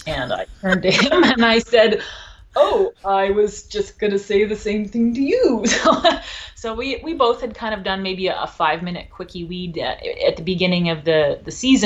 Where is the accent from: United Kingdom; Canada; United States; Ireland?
Canada; Alberta; Actually, I grew up in Alberta, and my mom always had a vegetable garden when I was a kid.